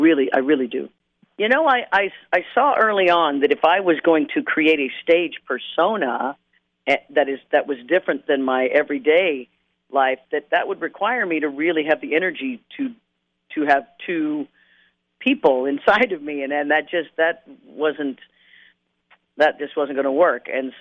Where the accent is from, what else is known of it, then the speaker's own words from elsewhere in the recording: Kansas, United States; You know, I was raised in the Midwest, and I just can't seem to get that out of me.